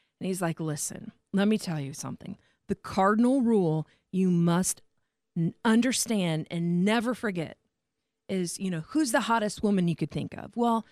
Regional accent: Warsaw, Indiana, United States

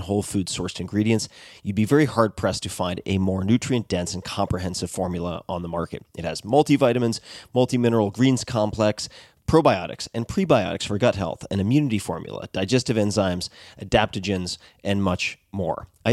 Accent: Long Island, New York, United States; but I'm also from Strong Island, so I should just point out.

